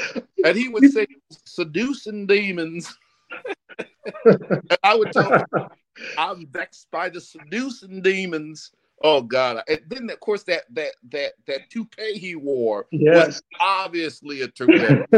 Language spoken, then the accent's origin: English; Syracuse, New York, United States; also born or lived in Akron, Ohio; I was born in Akron, Ohio, and then we spirited away in the night during the day, and we ended up in Syracuse, New York. So that's where I grew up